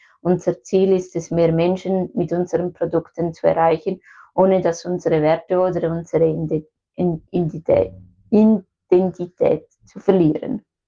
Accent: Switzerland; bei uns in der Schweiz

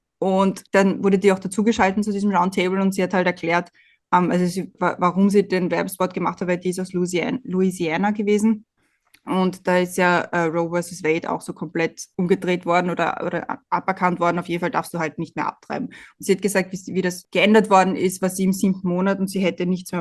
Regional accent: Austria; Und bei uns in Österreich wird einem immer eingebläut, ja, nicht über den Gegner reden.

